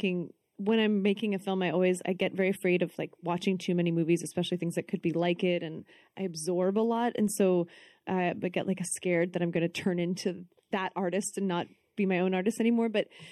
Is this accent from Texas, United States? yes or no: yes; Texas, United States; I'm from Texas, so like American football is the, you know, you have to go every Friday. It's like the only place to be.